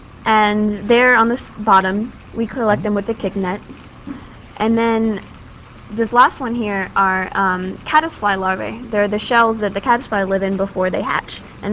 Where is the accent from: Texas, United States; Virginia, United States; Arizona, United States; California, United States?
Texas, United States; Austin; Well, we're from Austin, and we've been studying the Colorado River at Hornsby Bend.